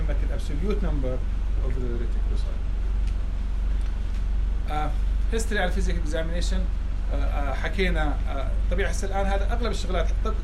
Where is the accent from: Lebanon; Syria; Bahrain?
Syria; أنا سوري أنا بطول عليكم